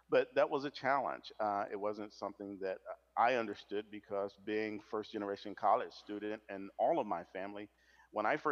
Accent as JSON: {"language": "English", "town": "Flint", "region": "Michigan", "country": "United States", "tie": "born or raised there", "also_born_or_lived": "Arkansas", "moved": "as an adult", "said": "I grew up, I was born in Arkansas, but raised in Flint, Michigan, and lived there until 1983, until a time that I went into the United States Air Force."}